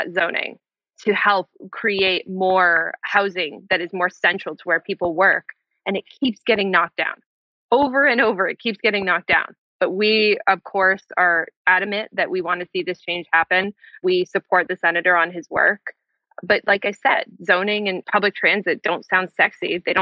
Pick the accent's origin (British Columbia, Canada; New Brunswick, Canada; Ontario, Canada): Ontario, Canada; Toronto; where I grew up, I'm from Toronto. It is the default that there are apartment buildings that surround where the public transit stops are.